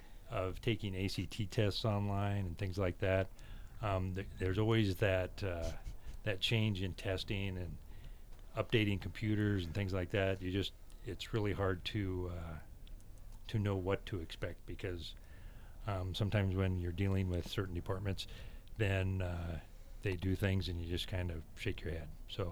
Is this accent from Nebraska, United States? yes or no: yes; Carroll, Nebraska, United States; I'm originally from Carroll, Nebraska, which is not all that far away from here.